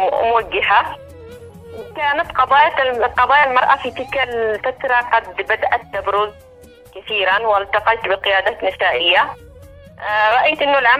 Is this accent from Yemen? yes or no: yes; Yemen; هي مواطنة يمنية، يعني حاولت بقدر الإمكان التحق بالتعليم في سنوات مبكرة، وعشت طبعا في قريتي